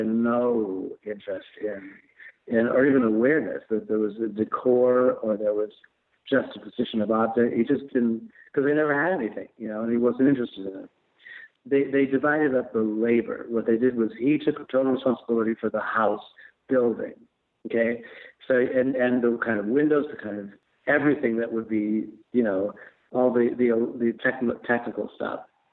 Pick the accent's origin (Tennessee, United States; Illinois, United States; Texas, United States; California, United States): Illinois, United States; Chicago; I'm 70, so I was born in 1949, and I was born in Chicago.